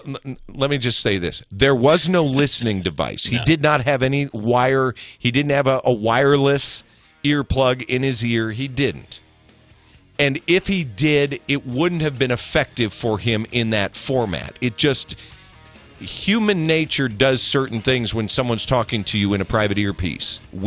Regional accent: Minnesota, United States; Now, understand, I was raised in Minnesota. I know cold.

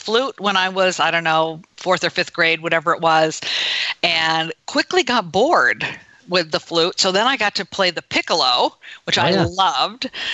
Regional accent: Binghamton, New York, United States; born there; I was born in Binghamton, New York, and in the Southern Tier.

